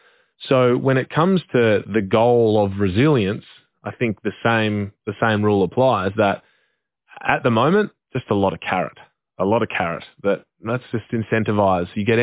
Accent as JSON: {"language": "English", "region": "Western Australia", "country": "Australia", "said": "because I'm from Western Australia."}